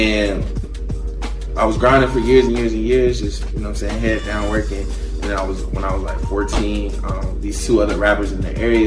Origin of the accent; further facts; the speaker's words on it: Bristol, Virginia, United States; also born or lived in Marion; So Marion is like the closest hospital to Chihuahua. So I was born there, but I'm born and raised here in Bristol.